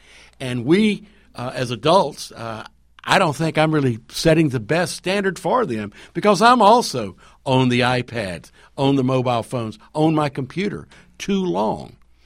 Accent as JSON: {"language": "English", "town": "Banner Elk", "region": "North Carolina", "country": "United States", "tie": "born or raised there", "said": "I should have known growing up in Banner Elk, North Carolina, that you need to wait to go to the mountains to jump in the rivers."}